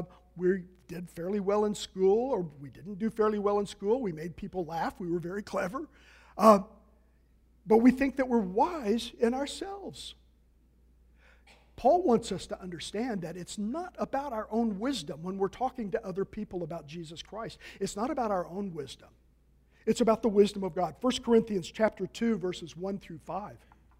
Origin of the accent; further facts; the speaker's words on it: Kansas City, United States; because I know when I grew up in Kansas City as a teenager, I loved taking the trash out